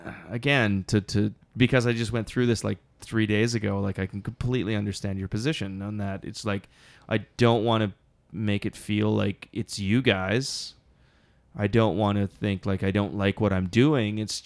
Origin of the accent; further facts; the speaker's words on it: Thunder Bay, Ontario, Canada; My hometown. what a dump.